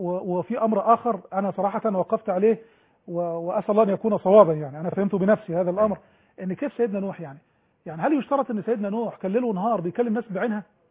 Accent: Egypt

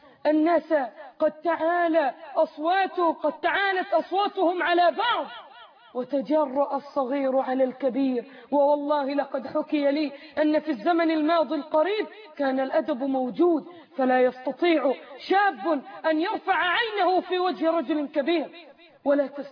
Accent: Egypt

